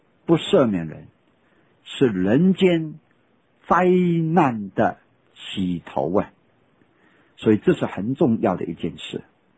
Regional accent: China; 我们身为中国人，在我们中国几千年丰富的文化里面，

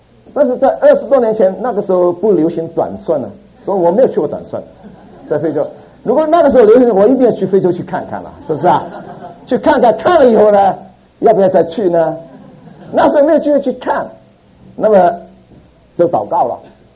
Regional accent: Hong Kong; 所以我们回到香港去见我们父母家人。

